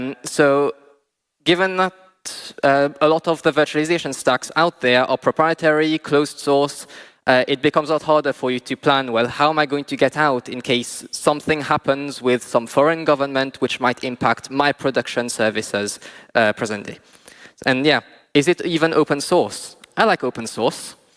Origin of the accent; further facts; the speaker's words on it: Mauritius; I'm from Mauritius. I work as basically the Kubernetes person back home.